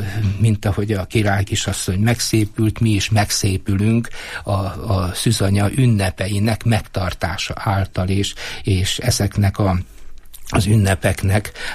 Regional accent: Kisvárda, Szabolcs-Szatmár-Bereg, Hungary; én ott nem messze születtem, laktam Kisvárdán Mária Pócstól

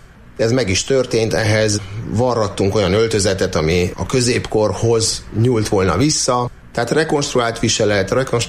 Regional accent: Borsod-Abaúj-Zemplén, Hungary; mivel mi is itt nőttünk föl Borsod megyében, én is ugye a falusi közegben rengeteg olyan nótát megtanultam

